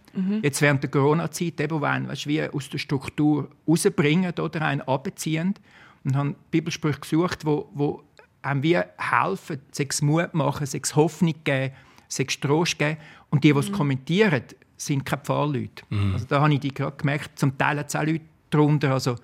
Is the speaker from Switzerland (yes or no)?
yes; Zurich, Switzerland; Aber wir sind schon lange in Zürich. Und ich bin wirklich im Seefeld aufgewachsen, im Grossmünster getauft worden. Darum sage ich amigs, ich bin Schweizer